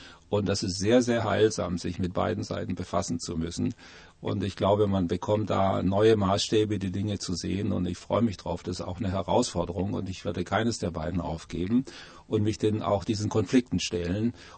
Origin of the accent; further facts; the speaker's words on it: Leonberg, Baden-Württemberg, Germany; Ja, geboren bin ich in Stuttgart, in der Nähe in Leonberg aufgewachsen